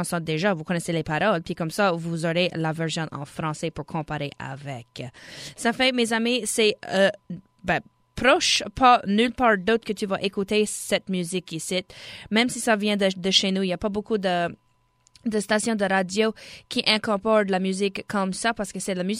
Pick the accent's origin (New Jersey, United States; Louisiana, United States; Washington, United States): Louisiana, United States; des artistes de chez nous en Louisiane.